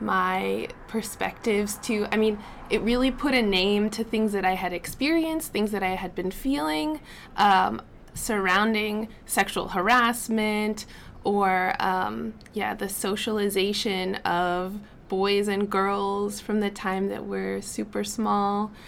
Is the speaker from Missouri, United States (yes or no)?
no; Baltimore, Maryland, United States; I come from Baltimore, and Baltimore and DC are pretty diverse. And I grew up around a lot of different kinds of cultures and people.